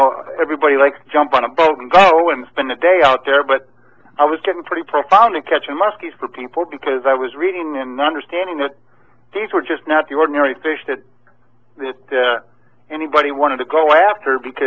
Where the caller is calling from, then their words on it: Ann Arbor, Michigan, United States; I'm residing over by the Ann Arbor, Michigan area.